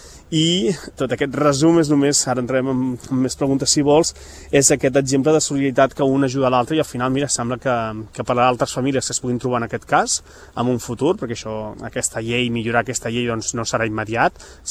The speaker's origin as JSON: {"language": "Catalan", "town": "Canet de Mar", "region": "Catalonia", "country": "Spain", "tie": "born or raised there", "said": "A Canet, al meu poble natal, Canet de Mar, també van voler fer un cop de mà."}